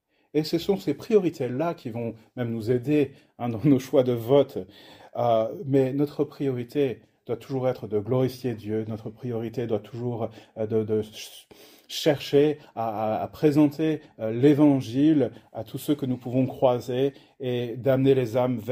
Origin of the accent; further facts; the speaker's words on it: France; born there; j'ai une double nationalité. Hein, je suis né en France, mais de par ma mère, j'ai aussi cette citoyenneté américaine.